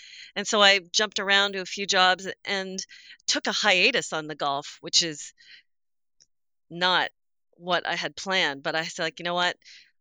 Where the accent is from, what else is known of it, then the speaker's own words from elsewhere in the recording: Canada; also born or lived in Grand Cayman; As a Canadian with no winters, it was heavenly.